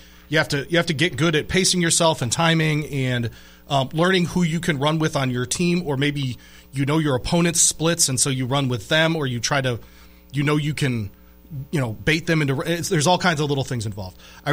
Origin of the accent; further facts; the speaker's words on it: Rust Belt, United States; Where I grew up in the Rust Belt, the neighborhoods changed from when my dad was growing up to when I grew up in a really radical way in the urban areas.